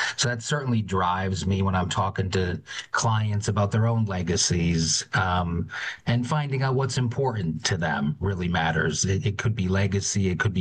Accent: Scranton, Pennsylvania, United States; I'm from Scranton, Pennsylvania, the second older brother and sisters.

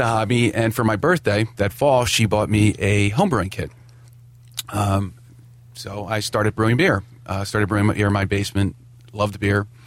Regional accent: Glassboro, New Jersey, United States; I grew up in South Jersey, Glassboro.

